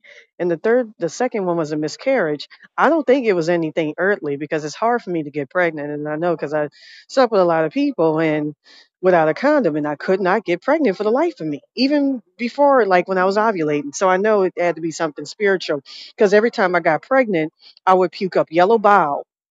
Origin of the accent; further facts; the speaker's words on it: New Orleans, Louisiana, United States; I come from New Orleans and people are more spiritually conscious down there.